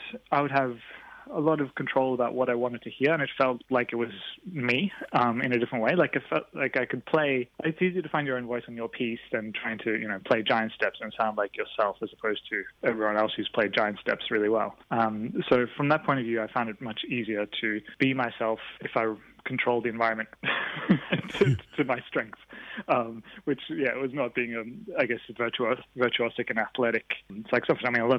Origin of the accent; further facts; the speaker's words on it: Queensland, Australia; also born or lived in Stockholm, Sweden / Brisbane; So I was born in Stockholm in Sweden, and we moved when I was very young to southeast Queensland, a beautiful mountain called Tamarind Mountain.